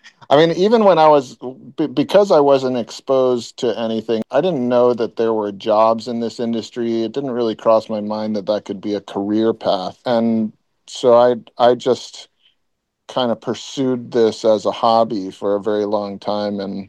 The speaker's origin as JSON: {"language": "English", "town": "Haiku", "region": "Hawaii", "country": "United States", "tie": "born or raised there", "said": "Well, when I grew up on Maui, I grew up in Haiku, Maui, and I was from an early age very addicted and really fell in love with the process of making movies."}